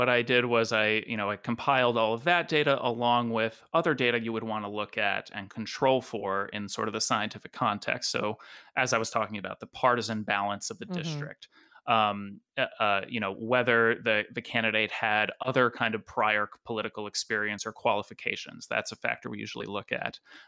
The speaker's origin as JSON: {"language": "English", "region": "Rhode Island", "country": "United States", "tie": "born or raised there", "moved": "yes", "lives_now": "Idaho, United States", "said": "I, for example, was born and raised in Rhode Island, and I came to Idaho mm-hmm. only pretty recently."}